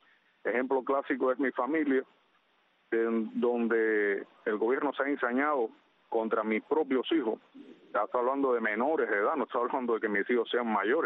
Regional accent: Cuba; que no por ser judío Bene Anusim significa que no soy cubano. Soy cubano y también soy judío. Amo tanto a Israel, tanto también amo a Cuba

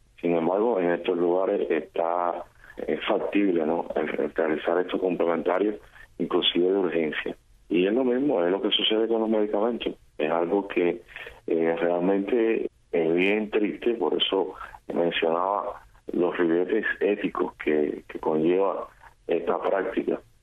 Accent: Cuba; para nada importa la gran mayoría que somos los cubanos de a pie.

